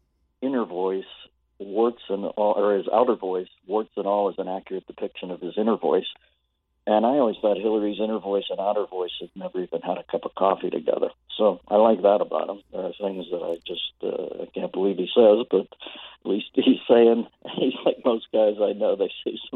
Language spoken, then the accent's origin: English; Pittsburgh, Pennsylvania, United States; I'd have to pick Loyola because I have trouble saying that because I'm from Pittsburgh.